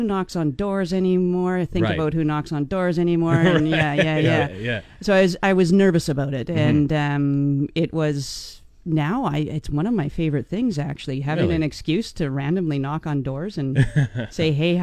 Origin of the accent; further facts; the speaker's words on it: Grande Prairie, Alberta, Canada; I was raised in Grand Prairie, Alberta.